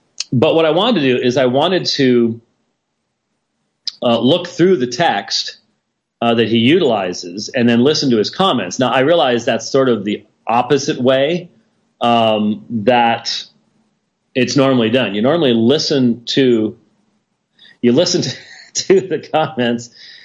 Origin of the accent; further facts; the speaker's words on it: Minneapolis, Minnesota, United States; born there; when I was born in Minneapolis on December 17th, it was frigid cold with lots of snow.